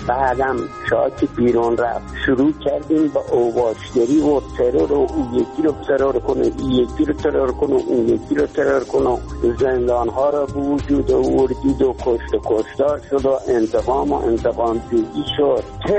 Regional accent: Iran; من یک ایرانی هستم

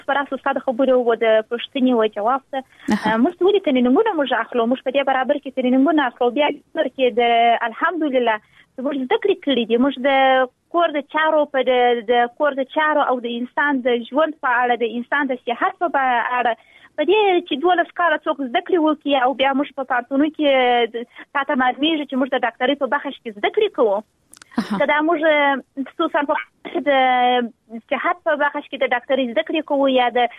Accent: Helmand, Afghanistan; زه خپله د هلمند اوسېدونکی یم.

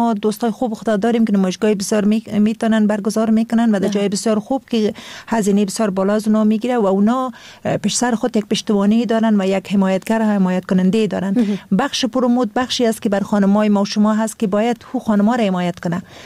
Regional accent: Kabul, Afghanistan; خودم از کابل هستم

